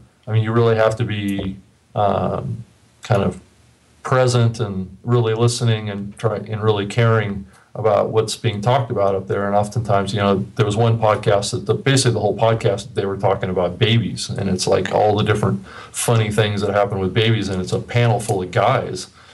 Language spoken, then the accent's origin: English; Seattle, Washington, United States; Well, I'm from Seattle, so you don't really have, you know, a lot of problems with things like that.